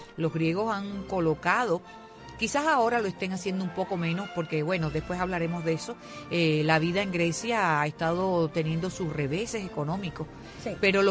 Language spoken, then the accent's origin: Spanish; Cuba; los cubanos, hablamos español